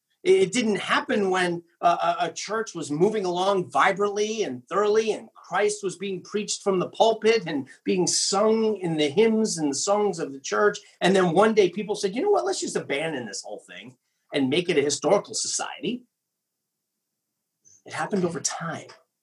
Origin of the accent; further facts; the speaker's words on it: New York City, New York, United States; I'm a New Yorker, so I love the New York skyline, although it's changing. It's not the skyline of my youth.